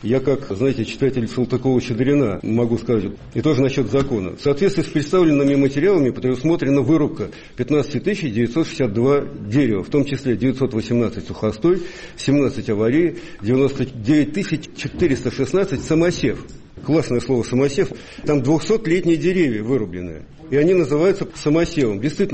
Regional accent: Moscow, Russia; Я как москвич в 10-м поколении хотел бы спросить

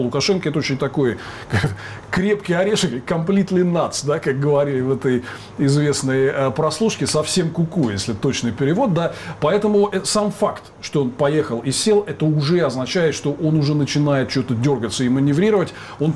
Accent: Belarus; Даже мы, спокойные белорусы, которые вот не дергались много лет

